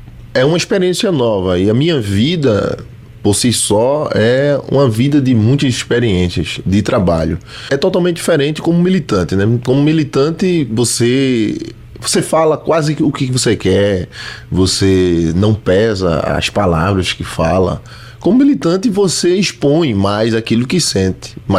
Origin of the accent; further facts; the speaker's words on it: Recife, Pernambuco, Brazil; Nova Descoberta era bom, né? Na época, para a juventude era bom. Como toda criança de subúrbio, né?